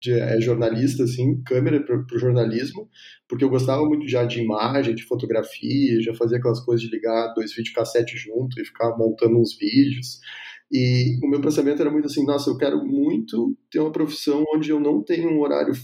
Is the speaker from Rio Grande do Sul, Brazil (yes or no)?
yes; Rio Grande do Sul, Brazil; eu sou do Rio Grande do Sul, né? Então, eu me formei por lá.